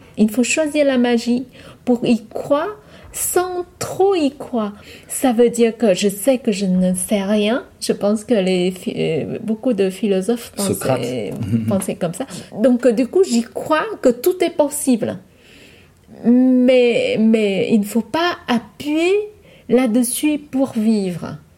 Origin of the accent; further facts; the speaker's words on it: Vietnam; French is a second language; now in France; quand ils savent que je suis vietnamienne